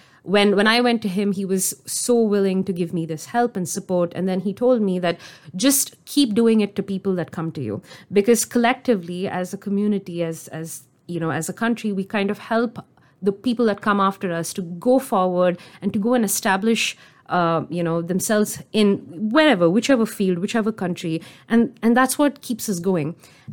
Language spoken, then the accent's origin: English; Chennai, Tamil Nadu, India; also born or lived in Delhi; And I still remember when I moved back from Delhi to Chennai, which is my hometown, I didn't have anything to do for 6 months.